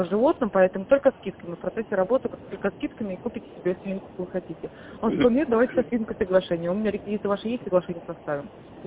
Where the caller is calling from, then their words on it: Moscow, Russia; Он же спрашивает, откуда вы звоните? Я говорю, из Москвы.